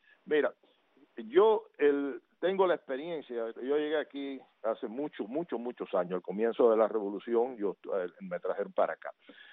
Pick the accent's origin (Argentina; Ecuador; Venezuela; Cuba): Cuba; Victoria de Las Tunas, Las Tunas; 3 o 7, 8 Victoria Las Tunas, a mi pueblo, y poder darles allí a mis hermanos tuneros donaciones y productos